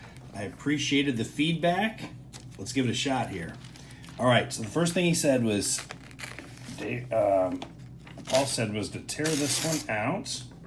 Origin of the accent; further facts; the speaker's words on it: Ohio, United States; I'm from Ohio. I'm 47.